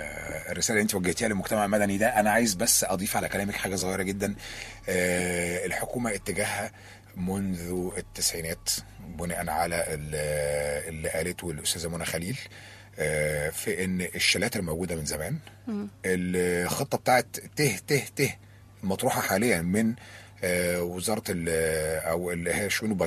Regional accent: Egypt; نتمسك بمصريتنا. وجزء من تمسكنا بمصريتنا واعلاننا جميعا بان احنا مصريين

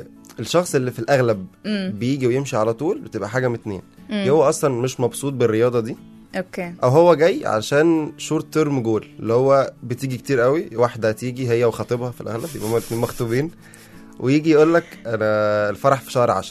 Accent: Egypt; فبحس دي عادة عندنا في مصر منتشرة شوية.

